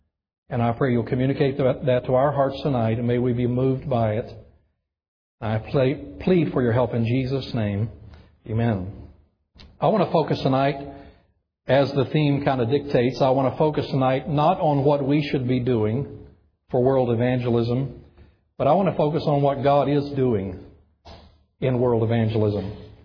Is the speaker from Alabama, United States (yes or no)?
yes; Alabama, United States; born there; accent: hillbilly; My heart language is hillbilly English, because I was born in Alabama.